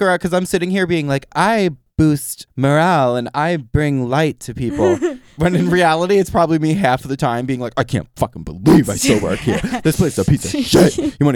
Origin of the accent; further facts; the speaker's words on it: New York, United States; We are from New York. We're